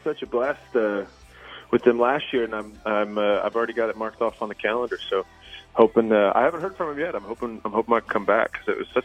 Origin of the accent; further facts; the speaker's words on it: Kansas City, United States; I grew up playing baseball in Kansas City, and I never hit a home run.